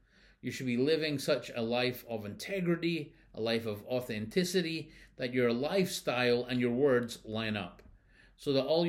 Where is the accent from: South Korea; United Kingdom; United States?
United Kingdom; now in Canada; because being British, I'm already a citizen of the Queen, and so I was swearing allegiance to the Queen, of whom I was already a citizen.